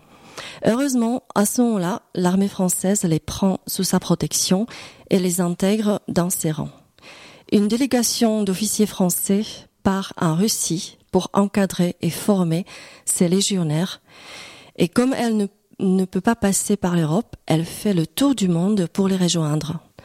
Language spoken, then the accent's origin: French; Czechia; très peu connue dans mon pays d'origine, la République tchèque.